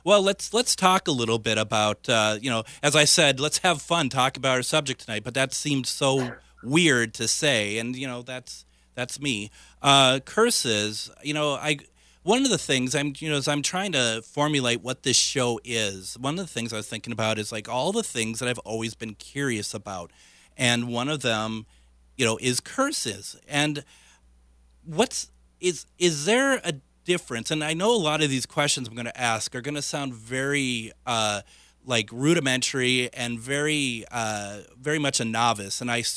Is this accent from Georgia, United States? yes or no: no; Minneapolis, Minnesota, United States; I mean, me growing up in the Northeast Minneapolis area, we had gone there mainly for Easter.